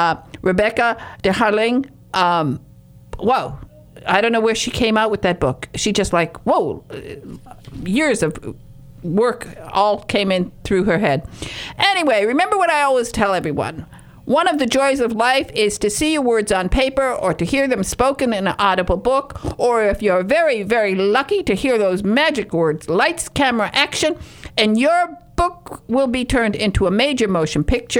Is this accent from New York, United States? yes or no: no; Michigan, United States; Now, I'm from Michigan. We have great trout